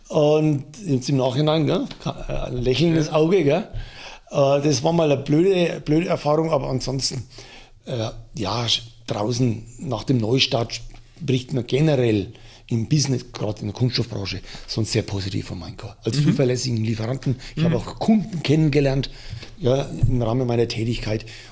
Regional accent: Bavaria, Germany; now in Switzerland; Sicherlich weit in der Schweiz, aber trotzdem als Franke geht sowas nie an einem spurlos vorbei.

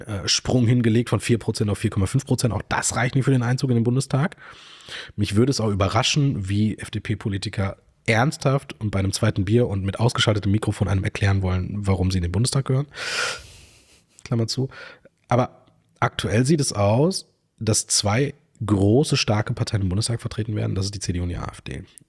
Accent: North Rhine-Westphalia, Germany; wir sind beide aus Nordrhein-Westfalen.

